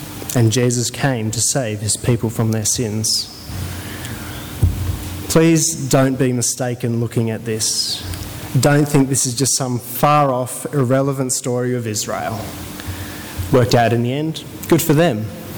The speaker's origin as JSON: {"language": "English", "town": "Bankstown", "region": "New South Wales", "country": "Australia", "tie": "born there", "said": "I wasn't born in Britain. I was born in Bankstown."}